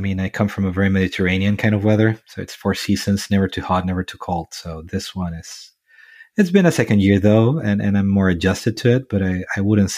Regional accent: San Fernando, O'Higgins, Chile; English is a second language; also born or lived in Villa Alemana / Colombia; I grew up in San Fernando, which is a very small town in like 2 hours from the capital city. Then I moved 2 hours north the capital city in Villa Alemana

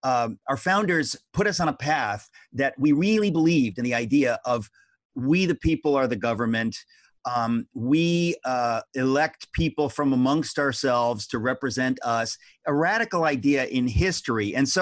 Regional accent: United States; as an American who loves this country, it is really, really deeply horrifying, sickening to me that our government could get to the point where we would do these kinds of things.

